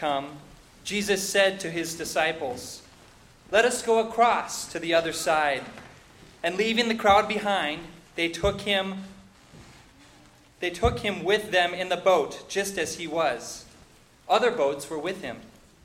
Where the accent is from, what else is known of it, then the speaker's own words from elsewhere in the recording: Minnesota, United States; accent: Minnesota; You got a little bit of my Minnesota accent there. Guess I'm not a true West Coaster yet.